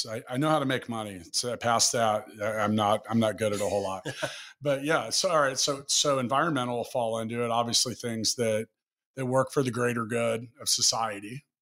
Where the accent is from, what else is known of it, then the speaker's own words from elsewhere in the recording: Kansas City, Missouri, United States; I'm in Times Square in New York, and I'm a guy from Kansas City.